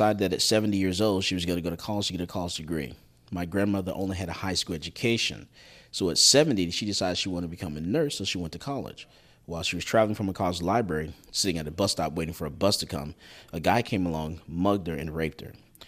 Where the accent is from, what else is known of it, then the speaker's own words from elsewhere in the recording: Fort Lauderdale, Florida, United States; I grew up in Fort Lauderdale, Florida, and I actually went into the military, went to the military for 12 years.